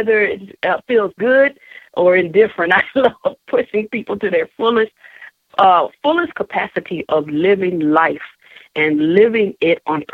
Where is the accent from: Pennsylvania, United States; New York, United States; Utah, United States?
New York, United States; moved away; also born or lived in Elizabeth / Texas; I was born in Elizabeth, New Jersey, raised in upstate New York.